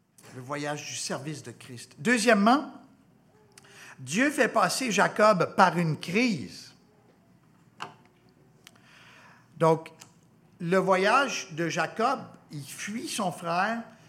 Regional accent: Gatineau, Quebec, Canada; now in Montreal, Canada; moi, j'ai grandi à Gatineau, dans le même quartier, en fait, que mon ami Vincent, ici.

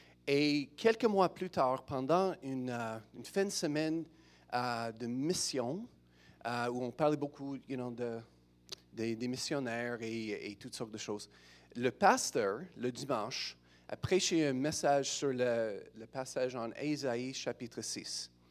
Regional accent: Manitoba, Canada; also born or lived in Saskatchewan; Et puis, on a déménagé là. Au Manitoba. Donc, commencé en Saskatchewan, puis j'ai grandi au Manitoba.

